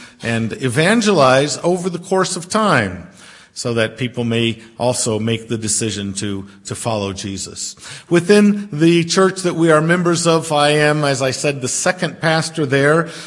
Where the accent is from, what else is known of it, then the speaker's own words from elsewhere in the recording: Brazil; So we're both really from Brazil in every sense of the word.